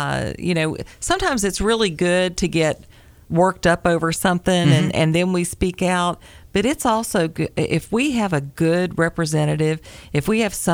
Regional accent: Tennessee, United States; Oh, it took place in my home state.

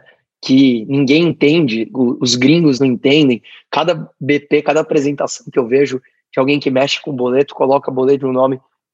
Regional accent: Brazil; quem ganha, como eu estava falando, somos nós, brasileiros, são os indivíduos como um todo.

